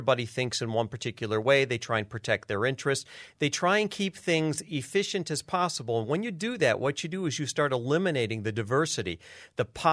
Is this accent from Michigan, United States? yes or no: yes; Kalamazoo, Michigan, United States; I think I grew up in the state of Michigan. I grew up in Kalamazoo. I'm one of the few professors here that actually is from the state.